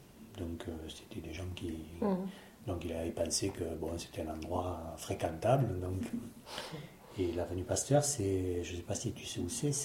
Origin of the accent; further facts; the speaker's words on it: Septèmes-les-Vallons, Provence-Alpes-Côte d'Azur, France; born there; donc je suis né à Septem-les-Vallons, plus exactement au Cayolle. Je suis né à ma maison, et non pas en clinique ou à l'hôpital comme on le fait aujourd'hui